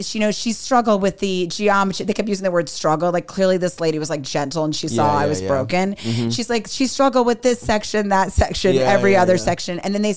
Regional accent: Maryland, United States; I grew up in Maryland. My dad was a civil rights lawyer.

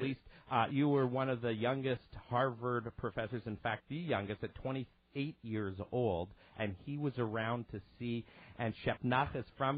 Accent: Manitoba, Canada; I grew up in Canada, and we just naturally went to our provincial college from high school. I was supposed to go to the University of Manitoba.

